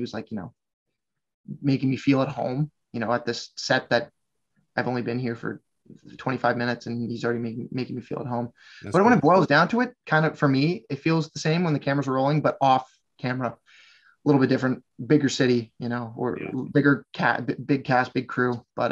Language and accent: English; Nova Scotia, Canada; I am from Nova Scotia.